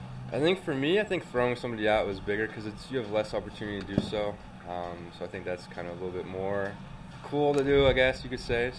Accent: Kentucky, United States; All my buddies were huge basketball fans, but I never really got too much into it. Obviously, I was there for the Cardinal Wildcat hype

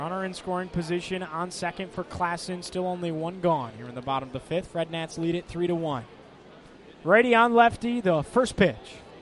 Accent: Syracuse, New York, United States; Happened in my hometown up in Syracuse.

